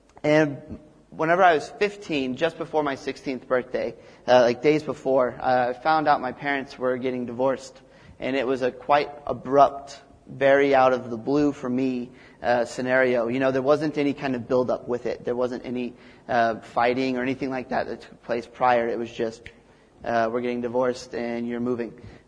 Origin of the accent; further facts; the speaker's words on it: Texas, United States; So I grew up in Texas, which is the greatest state in the United States of America.